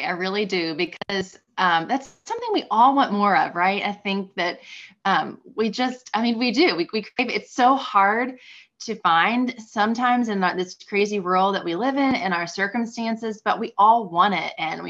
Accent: Louisville, Kentucky, United States; I am right outside of Louisville, Kentucky. So I was born and raised in Louisville and stepped outside for 4 years to go to college, just 60 miles down the road in Lexington.

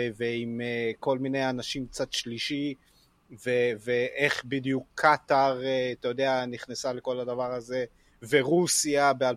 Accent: Brazil; מה אני אעשה? ברזילאי, זה בדם, זה מה יש.

